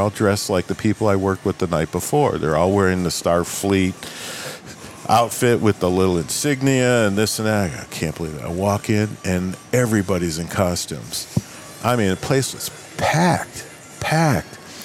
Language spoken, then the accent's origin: English; Dallas, Texas, United States; also born or lived in Chicago; But I was raised in Dallas.